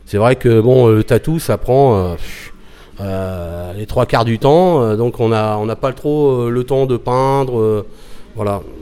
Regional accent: Paris, Île-de-France, France; J'ai parachuté, je viens de Paris moi.

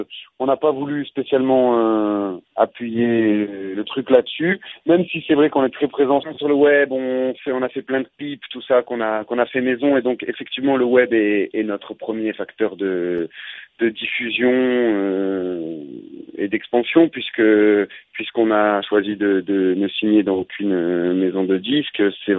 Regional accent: Nouvelle-Aquitaine, France; on a tous les deux à peu près la trentaine, on vient tous les deux du Béarn

